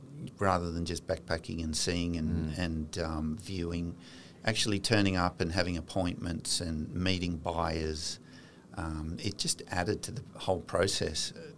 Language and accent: English; Australia; being Australian, we don't know the rules